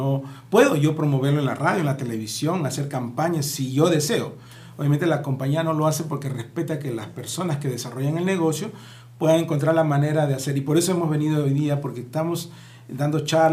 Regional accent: Peru; moved away as an adult; now in United States; yo vivo, como dijiste, hace 40 años en Estados Unidos, pero soy peruano, mis raíces siempre me han llamado acá, y por eso vengo cada mes

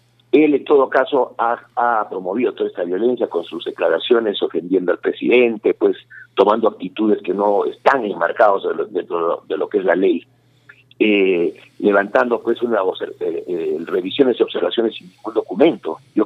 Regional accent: Arequipa, Peru; Ya no solamente somos los arequipeños

